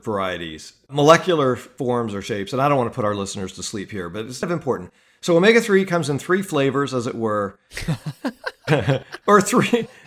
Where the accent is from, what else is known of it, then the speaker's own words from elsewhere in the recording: United States; You know, as an American, it's often embarrassing and alarming to think of cultural hegemony